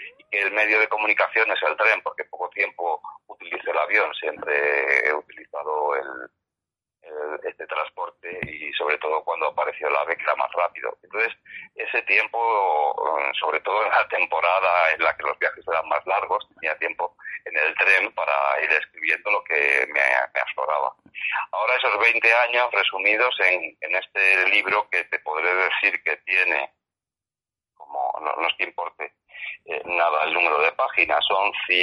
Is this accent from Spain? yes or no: yes; Collado Villalba, Community of Madrid, Spain; Cuando era niño, montaba en bicicleta en la Sierra de Madrid, concretamente en Collado Villalba